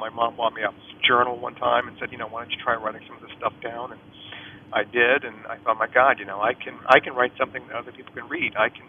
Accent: Richmond, United States; think it's a fantastic place both to live and to work and to write about.

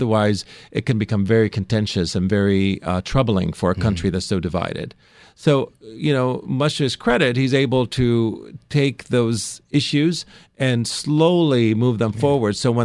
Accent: United States; I'm an American. How is that even possible in America to even talk about that today, having gone through that history?

